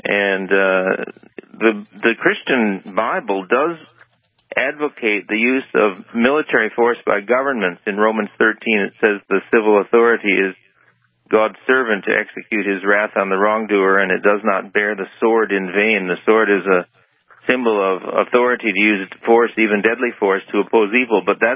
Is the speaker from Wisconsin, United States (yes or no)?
yes; Eau Claire, Wisconsin, United States; I grew up in Eau Claire, Wisconsin, so I know cold weather.